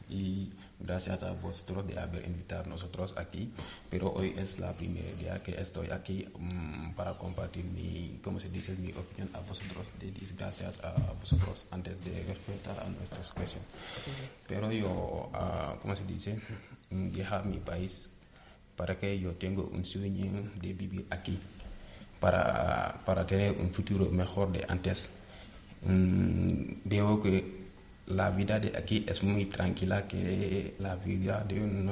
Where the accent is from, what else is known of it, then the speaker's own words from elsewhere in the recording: Senegal; Sí, soy de Senegal.